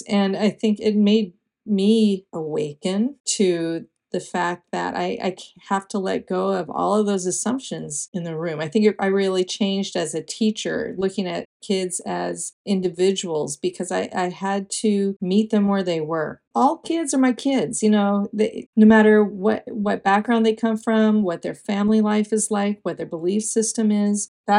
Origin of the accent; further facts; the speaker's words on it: Minnesota, United States; moved away as an adult; now in Texas, United States; So I moved to Texas from Minnesota, and which is a very, very vast cultural divide between the two.